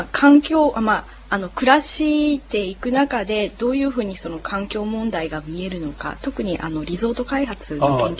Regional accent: Chiba, Japan; now in Kagoshima, Japan; 出身は千葉です。

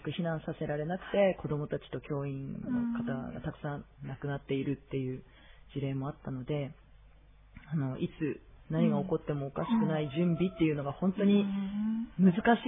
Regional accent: Tohoku, Japan; あの私も東北出身なので地元に友達がたくさんいるんですが、

